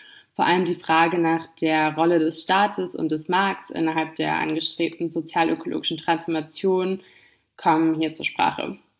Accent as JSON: {"language": "German", "region": "Berlin", "country": "Germany", "said": "ich komme aus Berlin"}